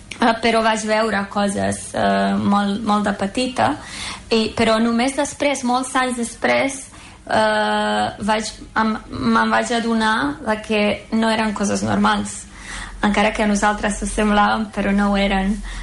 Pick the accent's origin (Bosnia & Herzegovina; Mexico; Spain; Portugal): Bosnia & Herzegovina; accent: Bosnian; vaig créixer a Bòsnia, on teníem altres nacionalismes, però clar, és molt raro, perquè ara quan me'n vaig a Zagreb, jo tinc un accent bosnià, 100%, i se suposa que estic a la meva ciutat, però sóc l'altra